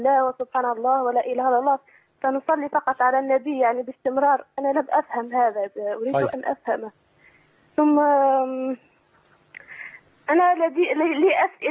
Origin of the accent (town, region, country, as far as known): Tunisia